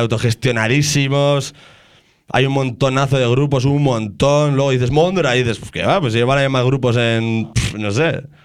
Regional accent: Aramaio, Basque Country, Spain; Y yo siempre digo, va, de Aramaiso, que está al lado de Arrasate

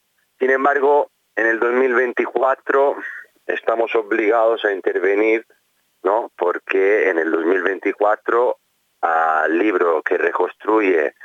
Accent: Italy; now in Casilda, Argentina; como ciudadano italiano y como perteneciente a una tradición militante de izquierda, que son mis bases, mis raíces y mi memoria

